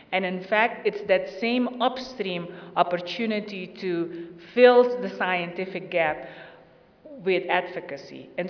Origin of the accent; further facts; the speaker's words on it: Louisiana, United States; I come from Louisiana. A good Louisiana Bowdoin sausage is, you can't match that anywhere.